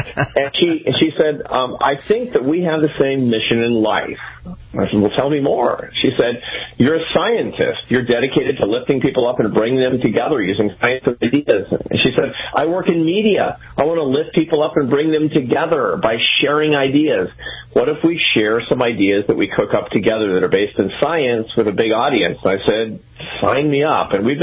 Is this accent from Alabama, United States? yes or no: no; Seattle, Washington, United States; born or raised there